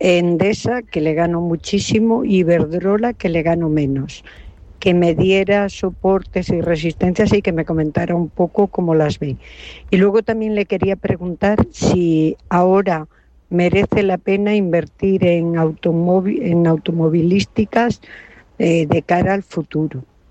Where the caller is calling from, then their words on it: Alicante, Valencian Community, Spain; de Alicante.